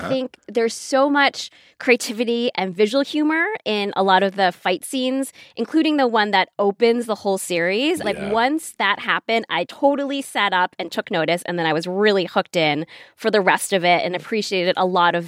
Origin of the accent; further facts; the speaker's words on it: Midwest, United States; And I grew up in the Midwest and not in LA.